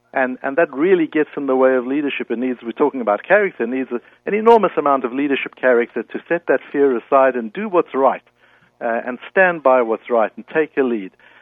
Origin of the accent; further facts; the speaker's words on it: South Africa; now in United States; I'm from South Africa originally, been in the United States for about 15 years now.